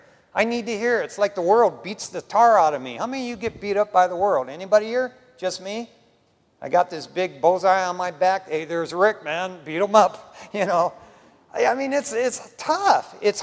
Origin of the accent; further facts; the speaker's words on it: West Covina, California, United States; You know, you guys know I grew up in Raul Reese's church when he was in West Covina.